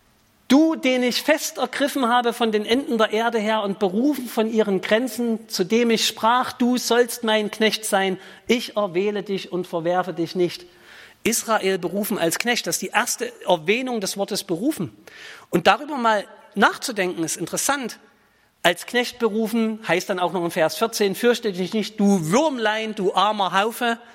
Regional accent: East Germany, Germany; ich komme aus Ostdeutschland, das hört man ein bisschen raus

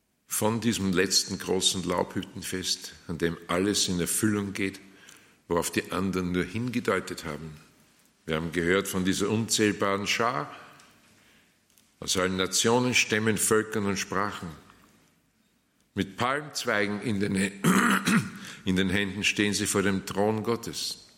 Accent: Austria; Also bei uns in Österreich heißt es ja, wenn man jemanden eingeladen hat, zum Abschied sagt man, ich werde mich schon nur revanchieren.

